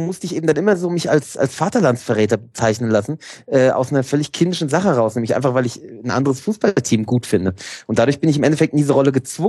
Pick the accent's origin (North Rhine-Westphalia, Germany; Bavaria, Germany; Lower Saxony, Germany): Bavaria, Germany; wir sind hier im Dunstkreis von Frankfurt aufgewachsen, obwohl ich natürlich auf der anderen Seite der bayerisch-hessischen Grenze